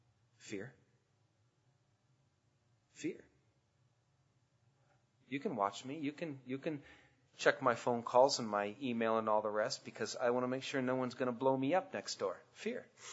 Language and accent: English; United States; I can't speak for the other nations. I'm an American, so, you know, that makes me part of what's going on here.